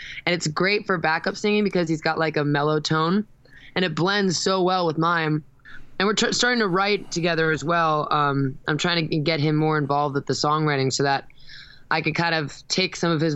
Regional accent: New York City, New York, United States; Everyone there said the same thing because I'm from New York.

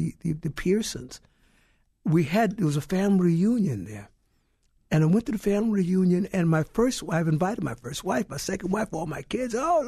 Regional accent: Brooklyn, New York, United States; We could have been, because I grew up in Brooklyn.

